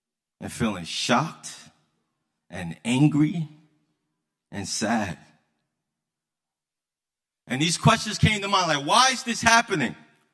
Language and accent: English; Brooklyn, New York, United States; I start thinking about the violence that I experienced growing up in Brooklyn, growing up in the inner city.